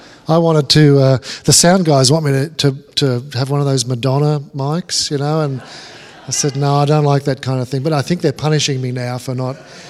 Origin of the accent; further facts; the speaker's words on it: Australia; when you go to England as an Australian, they all think that you were raised in a gutter somewhere.